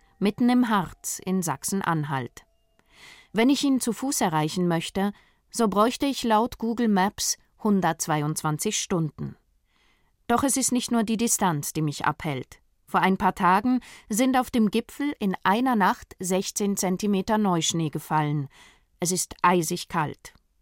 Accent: Switzerland; Aus Schweizer Sicht, die wir an die Riesen der Alpen gewöhnt sind

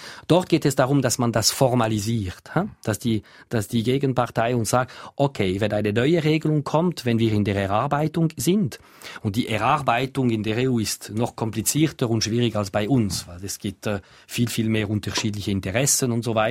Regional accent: Switzerland; ich fühle mich vor allem als Schweizer Bürger, für mich ist es eben als Schweizer Bürger wichtig, dass man die Sachen klarstellt, oder?

